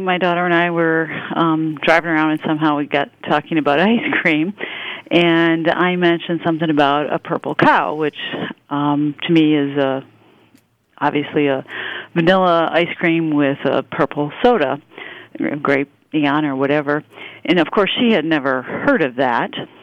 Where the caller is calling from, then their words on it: Ludington, Michigan, United States; Ludington, Michigan.